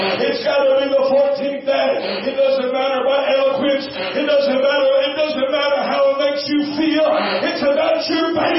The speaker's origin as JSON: {"language": "English", "region": "Indiana", "country": "United States", "tie": "born or raised there", "lives_now": "Florida, United States", "said": "And I remember as a young boy, I grew up in Indiana, and we'd fly to Florida all the time."}